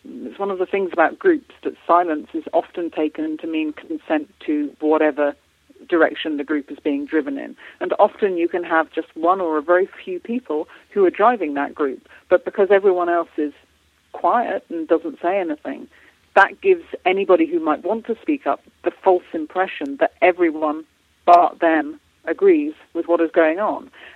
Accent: United Kingdom; I was brought up in Britain

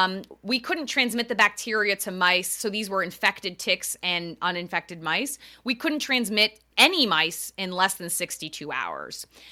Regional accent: Connecticut, United States; also born or lived in Long Island, New York / New York City / Westchester, New York; I grew up in Eastern Connecticut. I went to college on Long Island. I lived in New York City. I lived in Westchester, New York.

